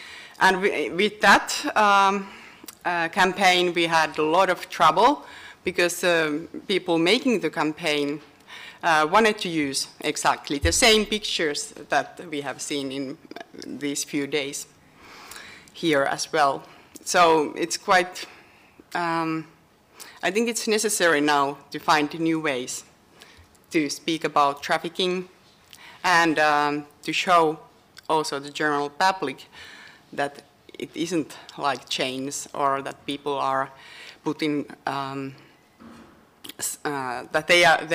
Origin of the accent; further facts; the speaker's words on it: Helsinki, Uusimaa, Finland; English is a second language; I'm from Finland, from Helsinki.